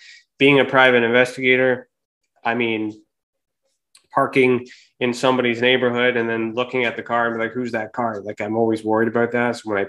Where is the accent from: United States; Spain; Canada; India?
Canada; especially here in Canada. So I'm Canadian.